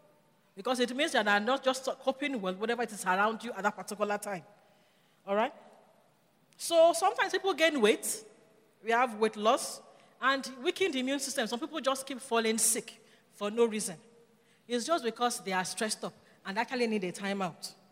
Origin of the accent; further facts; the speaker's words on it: Nigeria; Being a Nigerian, yes, yes.